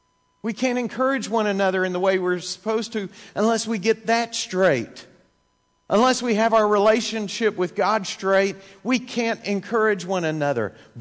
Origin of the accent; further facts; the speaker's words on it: Texas, United States; I grew up in East Texas. And in East Texas, what you would say is that somebody is stirring up trouble.